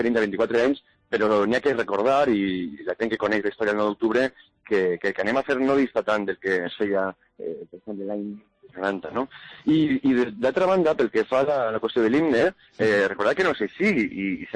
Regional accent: Valencian Community, Spain; com a valencià

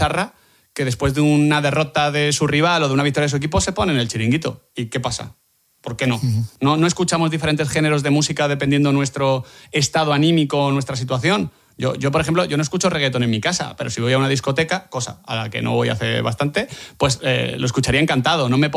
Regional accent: Madrid, Community of Madrid, Spain; born there; Yo en Madrid, en Moratalaz.

